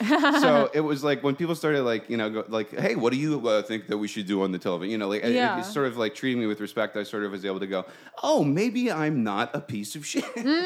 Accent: Chino, California, United States; I'm from Chino, California. Are you familiar?

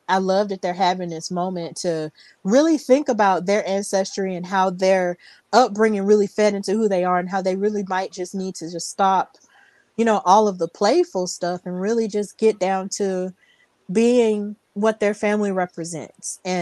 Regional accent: Birmingham, Alabama, United States; y'all know I'm from Alabama, except I'm from Birmingham.

